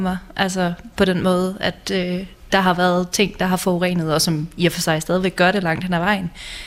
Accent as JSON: {"language": "Danish", "town": "Herning", "region": "Central Denmark Region", "country": "Denmark", "tie": "born or raised there", "said": "Det er åbenbart ikke noget til Herning, der hvor jeg er opvokset"}